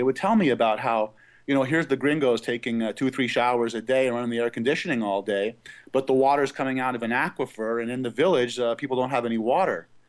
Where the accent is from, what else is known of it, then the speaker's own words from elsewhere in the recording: Montreal, Quebec, Canada; also born or lived in Hollywood, California; As you said, I was born in Hollywood, California, son of an actor. And I grew up in Montreal with an acting career.